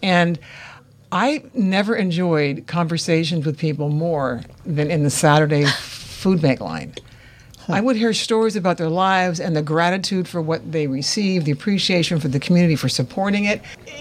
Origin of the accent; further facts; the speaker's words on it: Sacramento, California, United States; Sacramento. Talk about sun.